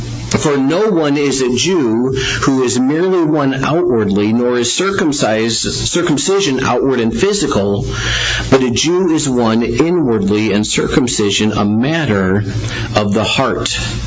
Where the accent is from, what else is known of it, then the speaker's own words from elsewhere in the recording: Chicago, Illinois, United States; because I'm from Chicago, I'm German, no stubbornness there.